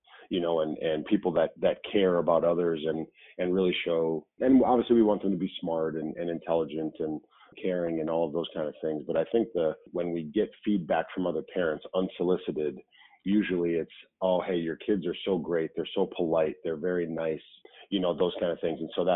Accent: Milwaukee, Wisconsin, United States; So growing up in Milwaukee, a lot of my friends went to Marquette University.

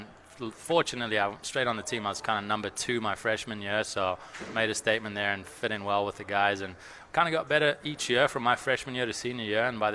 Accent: Johannesburg, Gauteng, South Africa; I grew up in Johannesburg. I played four sports at state level.

